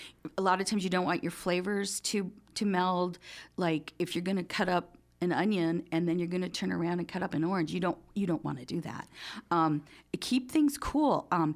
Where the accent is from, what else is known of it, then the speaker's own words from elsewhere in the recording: Wisconsin, United States; moved away as an adult; When I grew up in Wisconsin and I left at 18, it was lake perch, panfish, which is really, really good.